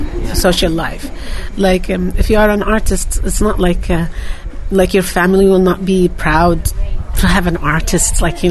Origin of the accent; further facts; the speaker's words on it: Saudi Arabia; brought so much nostalgic feelings about growing up in Saudi, and I wanted to tell what it means to be growing up in Saudi Arabia.